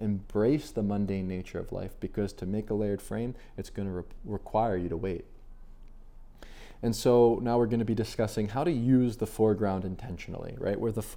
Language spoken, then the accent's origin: English; Philadelphia, Pennsylvania, United States; And so here in my hometown, Philadelphia, I returned to the same street over and over again to practice layering.